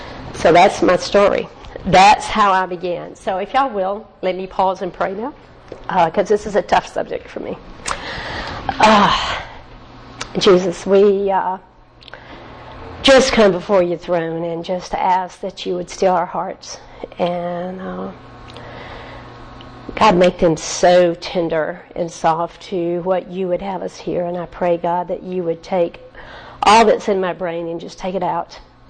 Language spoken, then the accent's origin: English; the South, United States; Yeah, because I can't say it right because I'm from the South.